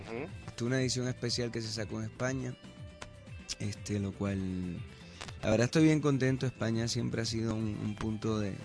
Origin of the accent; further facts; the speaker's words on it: Puerto Rico; moved away as an adult; also born or lived in Dominican Republic; now in Miami, United States; desde hace 12 años, viniendo de Puerto Rico. Más sin embargo, nací en República Dominicana.